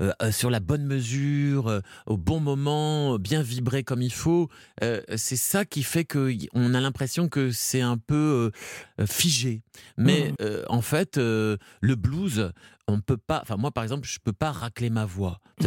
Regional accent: France; accent: French; Moi, j'ai un accent assez puissant, et ils aiment bien l'accent français.

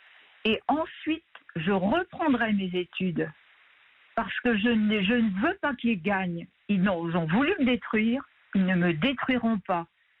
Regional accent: Brittany, France; il m'arrivait d'aller quelques fois chez moi en Bretagne

